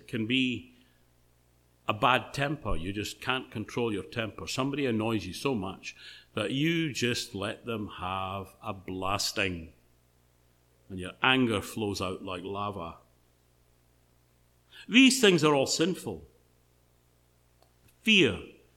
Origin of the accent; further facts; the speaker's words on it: Scotland, United Kingdom; I'll say it in standard English, at least as as standard as a Scotsman can get.